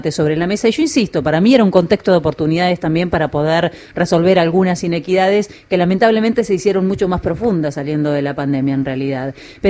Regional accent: Argentina; yo como argentina

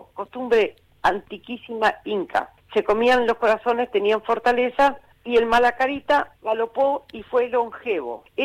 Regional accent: Argentina; para nosotros acá nacidos, este es nuestro terruño y no joder más, somos argentinos.

